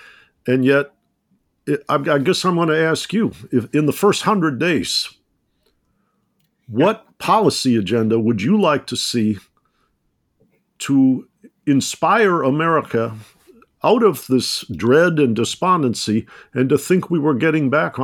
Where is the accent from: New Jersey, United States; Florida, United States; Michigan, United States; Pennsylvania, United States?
Michigan, United States; Detroit; And I'm from Detroit originally, and I was in Detroit planning a conference on race and inequality 3 days after the election.